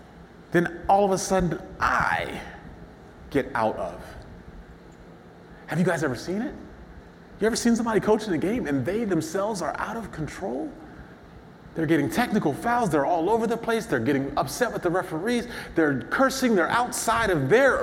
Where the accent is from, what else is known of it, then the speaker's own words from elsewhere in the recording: Baltimore, Maryland, United States; See, I'm from Baltimore City. So before I went to Orlando and then Judson and these safe little suburban communities, I grew up in a community where every single day I had to protect myself.